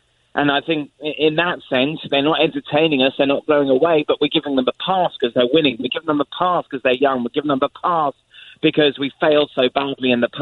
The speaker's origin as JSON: {"language": "English", "region": "England", "country": "United Kingdom", "said": "because I'm an Englishman, and because I think not only because I'm English"}